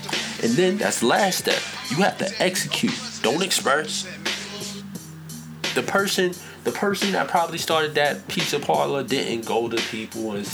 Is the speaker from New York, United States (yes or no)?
yes; New York, United States; The dude, when I was growing up in New York, it was Chinese restaurants.